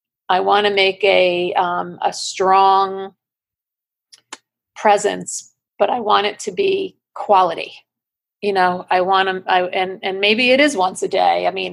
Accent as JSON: {"language": "English", "region": "Northeast", "country": "United States", "said": "I come from the Northeast, so it's a little different down here in Southwest Florida, but I'm adjusting, I'm figuring it out."}